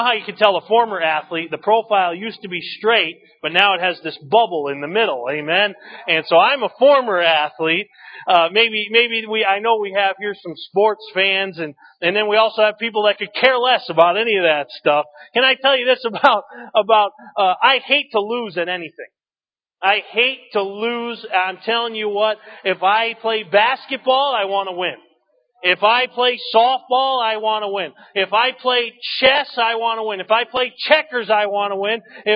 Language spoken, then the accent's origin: English; New England, United States; Carrie and I come from New England and have enjoyed sports all our lives.